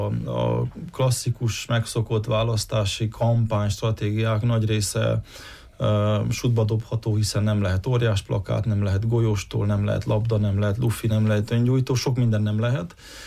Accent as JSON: {"language": "Hungarian", "country": "Hungary", "tie": "born or raised there", "said": "Én Kövesdombon nőttem fel, és hát ott nincs mindenki ezért megelégedve."}